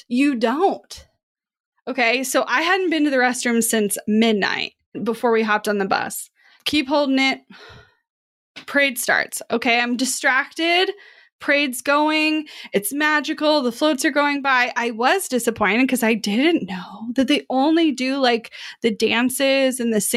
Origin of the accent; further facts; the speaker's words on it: Midwest, United States; And like, I'm from the Midwest and used to a lot of trees, but it's just different there.